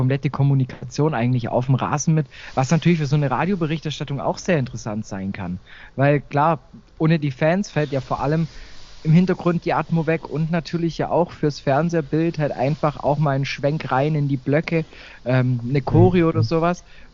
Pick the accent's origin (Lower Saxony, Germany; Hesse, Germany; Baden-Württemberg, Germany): Baden-Württemberg, Germany; kommt er auch aus der Nähe von meinem Heimatort neben Heidenheim